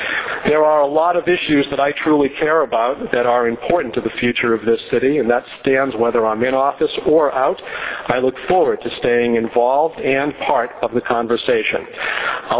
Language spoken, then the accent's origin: English; Newton, United States; Over the past 2 years, I'm proud to have helped make a difference in my hometown. I'm proudest of the Newton Silver Alert program